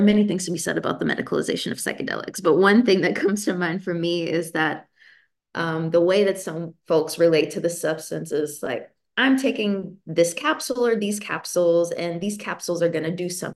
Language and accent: English; Kentucky, United States; I would want to use those funds to go home to my home state of Kentucky and get some land and open up a wellness center.